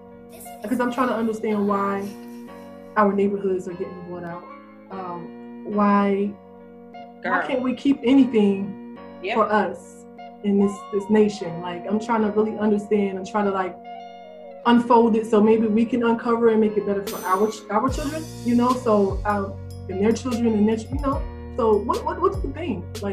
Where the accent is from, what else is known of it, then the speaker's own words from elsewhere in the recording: New York, United States; You know, I'm from New York, New Jersey area, right?